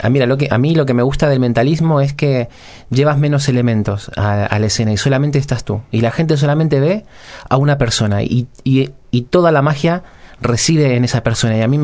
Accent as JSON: {"language": "Spanish", "town": "Mar del Plata", "region": "Buenos Aires Province", "country": "Argentina", "moved": "yes", "lives_now": "Barcelona, Spain", "said": "Sí, soy argentino."}